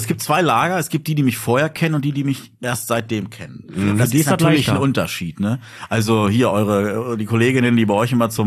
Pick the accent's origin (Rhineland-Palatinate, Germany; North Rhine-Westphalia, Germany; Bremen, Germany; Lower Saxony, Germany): Lower Saxony, Germany; Celle; born there; now in Ruhr area, Germany; In Niedersachsen.